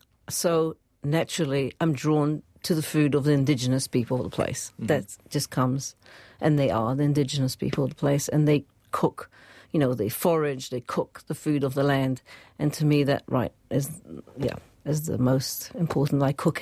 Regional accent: Israel; No, but I'm from Israel

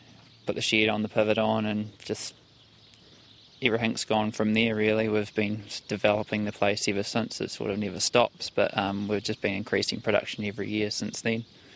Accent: Spencerville, Canterbury, New Zealand; No, we grew up in Spencerville, just north of Christchurch. The dad's farm was there

